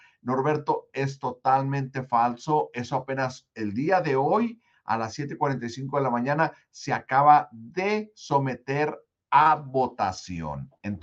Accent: Mexico; Mi papá es de Virginia, no sabe hablar español. Pero déjenles digo una cosa, mi corazón es de México, mi madre es de México, yo de chico me crié en México de pequeño

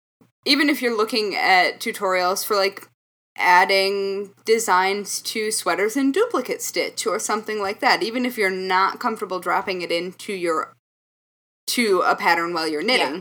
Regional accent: Midwest, United States; I'm from the Midwest.

